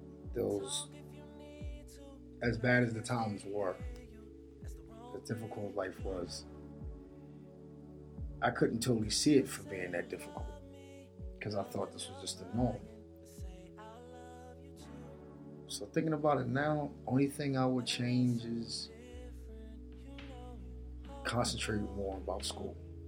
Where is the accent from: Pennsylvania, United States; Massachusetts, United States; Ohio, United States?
Pennsylvania, United States; Philadelphia; Mostly North Philadelphia. And you the worst parts. There's a couple of nice parts in North Philly, but we didn't live there.